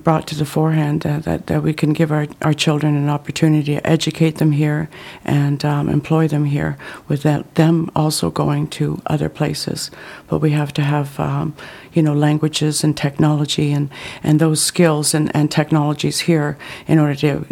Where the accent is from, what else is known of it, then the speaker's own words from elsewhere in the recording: Yukon, Canada; now in Salmon Arm, Canada; I'm from the Yukon Territories. We arrived here, my daughter and I, in 1991.